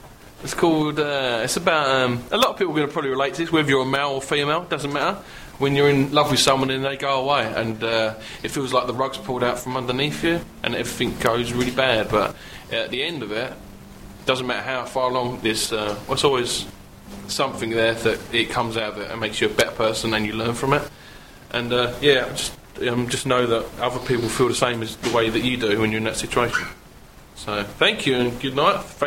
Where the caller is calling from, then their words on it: Seattle, Washington, United States; we're calling from the Space Needle Tower in Seattle.